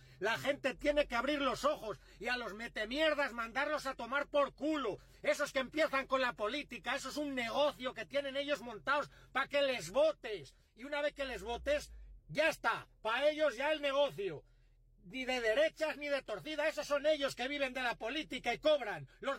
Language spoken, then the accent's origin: Spanish; Spain; Aquí somos españoles, castellanos, leoneses o cada uno en su tierra